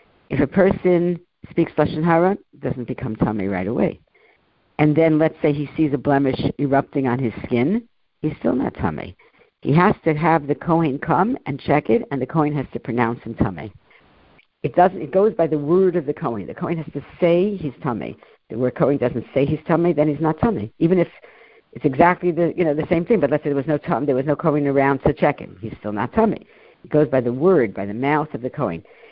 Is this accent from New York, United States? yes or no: yes; Monticello, New York, United States; You know, I grew up in Monticello.